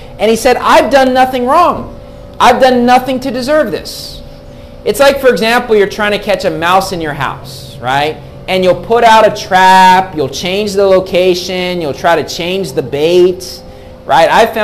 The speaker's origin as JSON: {"language": "English", "region": "West Virginia", "country": "United States", "tie": "born or raised there", "also_born_or_lived": "Pennsylvania, United States", "said": "Now, I grew up in West Virginia in the United States, and during the wintertime, you have a lot of snow."}